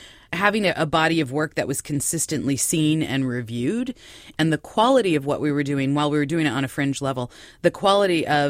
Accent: East Coast, United States; now in Seattle, United States; I found when I first got out here, because I'm from the East Coast

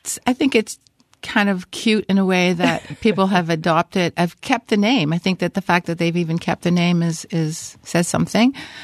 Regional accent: Quebec, Canada; now in United States; I grew up in Quebec. My mother is a French Canadian and or Quebecoise, and my father is English. I'm from Irish descent.

